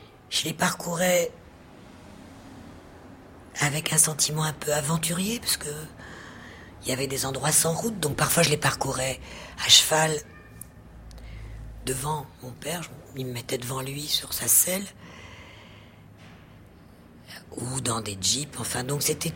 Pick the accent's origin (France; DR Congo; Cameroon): France; also born or lived in West Africa; vivre en tant que petite Française, avec ma famille, en allant dans des écoles françaises, parce que je vivais dans une Afrique francophone, c'est-à-dire grosso modo l'Afrique de l'Ouest et très peu l'Afrique de l'Est, mais l'Afrique francophone.